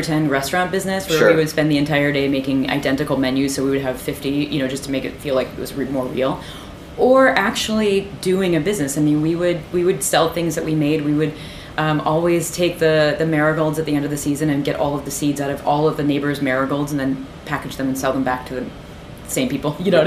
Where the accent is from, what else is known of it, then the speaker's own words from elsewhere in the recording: Peoria, Illinois, United States; And I grew up in the Midwest, which means we eat dessert before dinner.